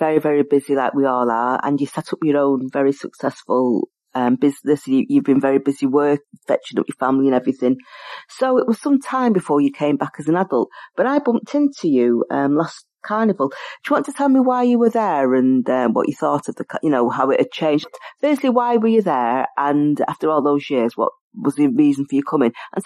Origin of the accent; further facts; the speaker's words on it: Manchester, North West England, United Kingdom; So, you and I grew up in Moss Side